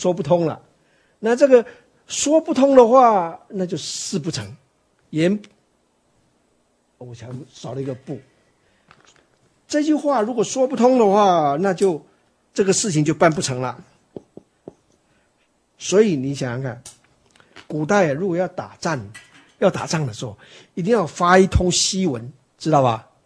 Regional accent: China; 那尤其是我们中国人又更重要

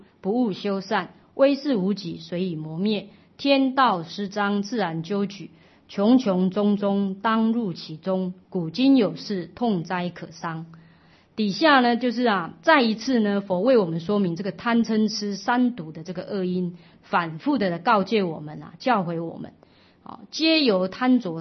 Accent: China; 我们中国人有一句话常讲，叫做啊一家保暖千家愿

